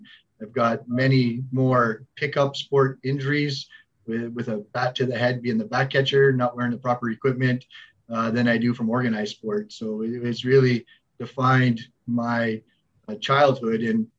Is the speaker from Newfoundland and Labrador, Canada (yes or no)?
yes; Goose Bay, Newfoundland and Labrador, Canada; So I grew up in Labrador, fly in, fly out community in Goose Bay, and I was your standard rink rat.